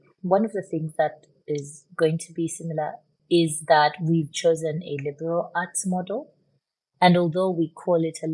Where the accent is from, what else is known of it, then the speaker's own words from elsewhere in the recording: Uganda; I was born and raised in Uganda. I went to school in Uganda. I live in Uganda, well, between Uganda and the Netherlands.